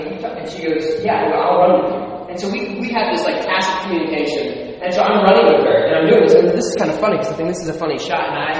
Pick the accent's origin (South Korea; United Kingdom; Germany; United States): United States; Philadelphia, Pennsylvania; also born or lived in rural southeastern Ohio; So I was born in West Philadelphia, so I was born and raised, on the playgrounds where I spent most of my days.